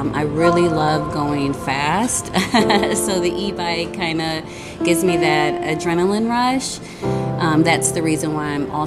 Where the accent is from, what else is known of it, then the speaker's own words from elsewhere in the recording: Detroit, Michigan, United States; now in Houston, United States; I am originally from Detroit. I moved to Houston 15 years ago and fell in love with the city.